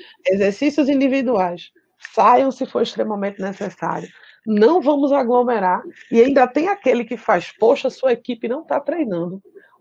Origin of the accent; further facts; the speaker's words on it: Pernambuco, Brazil; Enquanto sociedade brasileira, a gente falhou. Enquanto pernambucano, a gente falhou.